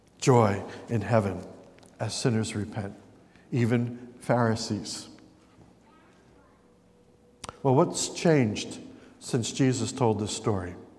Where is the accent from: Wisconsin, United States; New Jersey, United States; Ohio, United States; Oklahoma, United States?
New Jersey, United States; You know, maybe because I'm from New Jersey, I know a little bit about sarcasm.